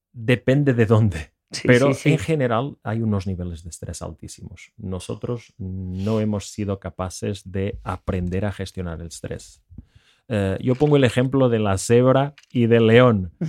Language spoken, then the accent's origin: Spanish; Portugal; puedo hablar en portugués. No soy brasileiro, soy de Portugal.